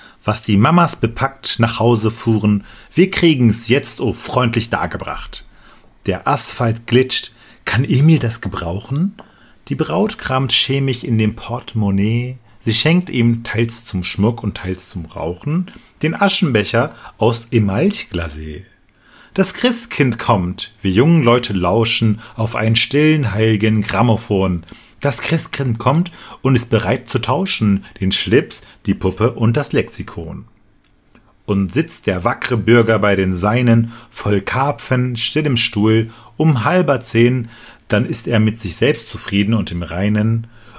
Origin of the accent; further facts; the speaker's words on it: Dortmund, North Rhine-Westphalia, Germany; ich bin in Dortmund aufgewachsen